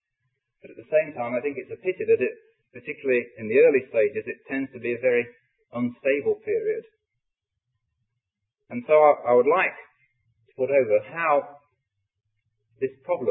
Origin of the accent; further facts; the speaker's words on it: Draycott, United Kingdom; I think, to put you in the picture, I'm from Draycott, as many of you here know.